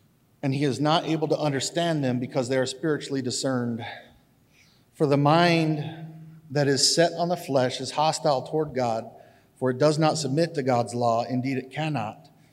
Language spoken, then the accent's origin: English; Portland, Oregon, United States; born there; So anyway, I was born in Portland, Oregon, to a Christian family